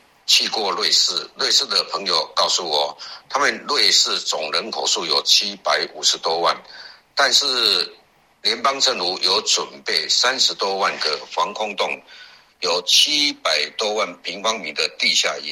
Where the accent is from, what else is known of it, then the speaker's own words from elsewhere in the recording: Hsinchu, Hsinchu City, Taiwan; 目前在台湾新竹从事炸酱面店的工作。